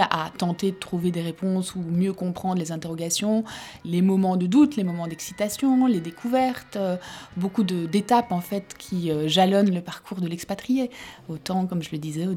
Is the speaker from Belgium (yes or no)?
yes; Belgium; now in France; moi, je suis belge, épouse d'un Français. Et donc rentrer en France, pour moi, est également une nouvelle expérience